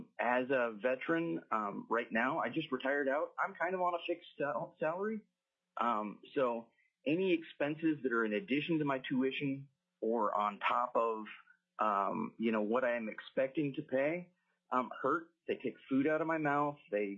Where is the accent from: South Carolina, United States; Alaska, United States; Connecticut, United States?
Alaska, United States; Anchorage; I'm from Anchorage.